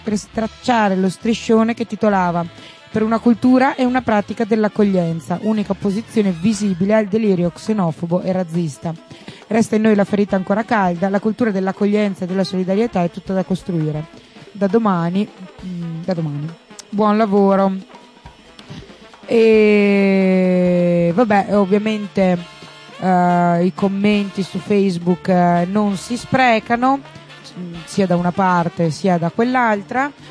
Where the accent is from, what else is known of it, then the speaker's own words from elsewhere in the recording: Verona, Veneto, Italy; born there; No, sono nata a Verona.